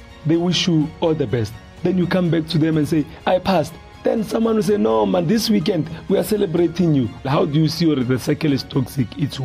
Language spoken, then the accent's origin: English; Soshanguve, Gauteng, South Africa; also born or lived in Limpopo; Then I grew up in Soshanguve. So the social life and the Kasi life combined, I was actually trained at Soshanguve. It's in Pretoria.